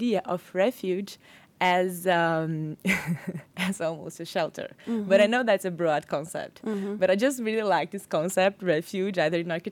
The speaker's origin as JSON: {"language": "English", "region": "Rio de Janeiro", "country": "Brazil", "said": "I'm from Rio de Janeiro, Brazil"}